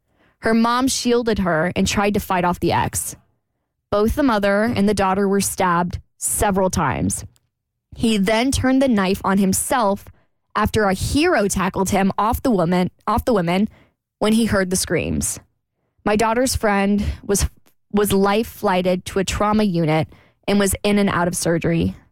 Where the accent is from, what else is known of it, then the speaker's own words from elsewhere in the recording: Jacksonville, Florida, United States; So something really tragic over the weekend, well, last weekend, happened in my hometown. So I'm from Jacksonville, Florida.